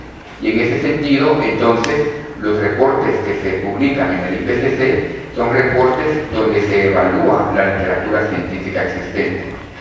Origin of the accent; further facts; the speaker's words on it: Guatemala City, Guatemala Department, Guatemala; ver lo similar que es esta región al área de donde yo vengo, la ciudad de Guatemala